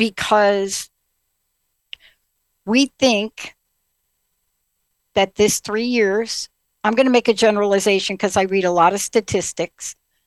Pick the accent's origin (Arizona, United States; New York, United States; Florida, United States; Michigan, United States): New York, United States; Bronx; I grew up in the Bronx in New York.